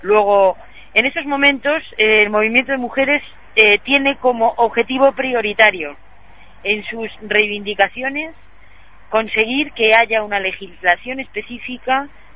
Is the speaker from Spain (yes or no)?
yes; Spain; como mujer española una a veces se siente un poco frustrada